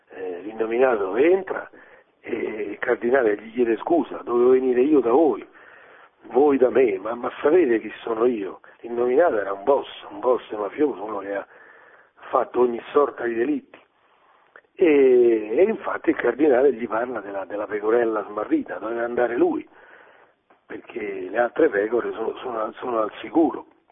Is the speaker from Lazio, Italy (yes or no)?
yes; Zagarolo, Lazio, Italy; un corso che faccio io a Zagarolo, nel mio paese.